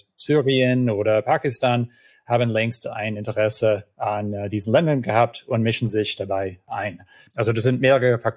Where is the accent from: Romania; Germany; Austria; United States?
United States; In meinem Heimatland in den USA wäre die Frage nach dem Abtreibungsrecht vielleicht das beste Beispiel dafür.